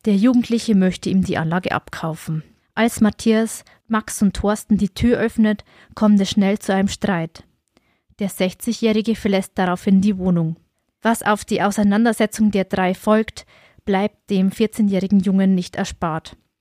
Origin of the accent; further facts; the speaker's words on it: Bavaria, Germany; also ich komme ja aus dem Stiftland